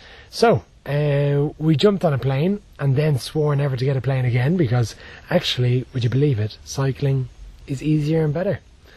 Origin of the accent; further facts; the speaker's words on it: Dublin, Leinster, Ireland; We're two guys from Clontarf in the north side of Dublin